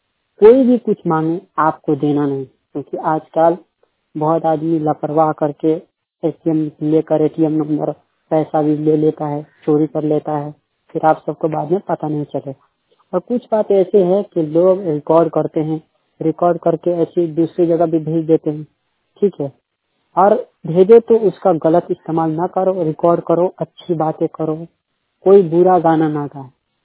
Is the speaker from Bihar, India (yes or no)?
yes; Gopalganj, Bihar, India; मैं गोपालगंज का रहने वाला हूँ।